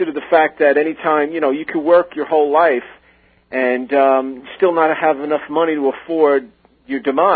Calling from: Mount Sinai, New York, United States; Mount Sinai, New York.

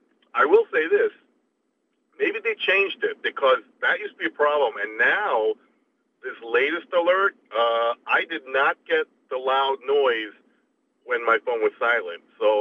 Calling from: New York, United States; Also from Nassau County. You just blanketed with Nassau County calls.

